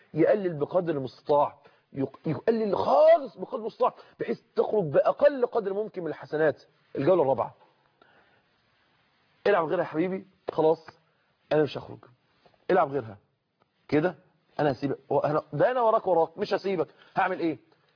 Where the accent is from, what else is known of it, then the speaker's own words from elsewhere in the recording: Egypt; زي احنا بنقول اللي عندنا في مصر كده في زغوره في بطنه